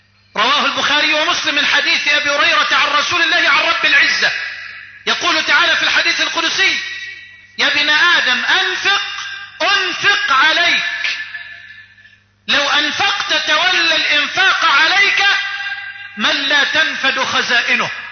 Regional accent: Egypt; اللهم اجعل بلدنا مصر واحة للأمن والأمان

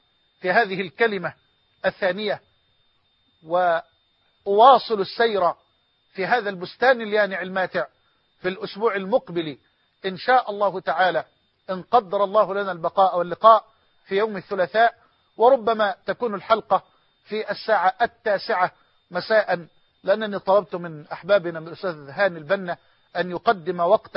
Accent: Egypt; وأن يجعل بلدنا مصر أمنا أمانا سخاء رخاء

